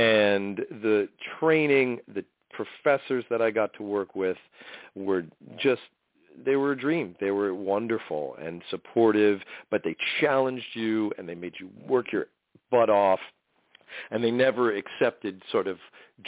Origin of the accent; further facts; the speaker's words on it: East Coast, United States; guys growing up on the East Coast that are interested in a certain kind of music and a certain kind of art and stuff like that, we kind of, I think, lionize the West Coast